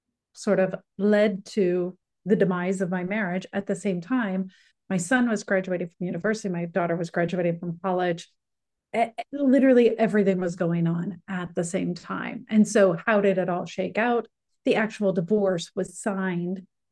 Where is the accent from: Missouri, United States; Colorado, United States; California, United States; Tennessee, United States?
Missouri, United States; St. Louis; also born or lived in Cleveland; when I was married, I was in Cleveland, even though I'm from St. Louis. And so divorces, I had only been in Cleveland for 4 years at that point. And so I moved back home.